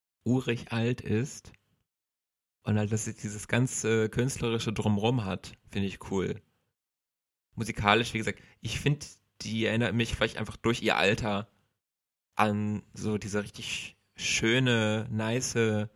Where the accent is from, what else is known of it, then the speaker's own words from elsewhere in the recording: Bonn, North Rhine-Westphalia, Germany; born there; jetzt Bonn. Wie es auf meinem Perso draufsteht. Geboren in Bonn-Düsdorf, jetzt Bonn.